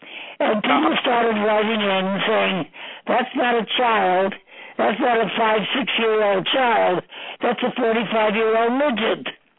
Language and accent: English; New York City, New York, United States; I was born in New York City, 616 East 17th Street, which I understand is quite the place now.